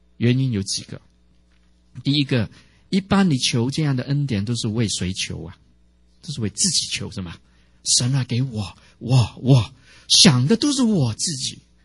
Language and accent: Chinese; China; 所以我们中国人，我们就好就是好了，所有都是好了。